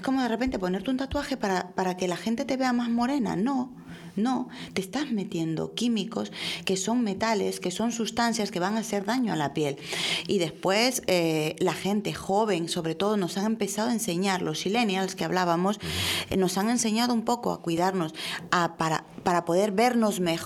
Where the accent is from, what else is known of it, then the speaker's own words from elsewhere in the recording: Peru; Yo soy latina, soy peruana y mi piel es morenita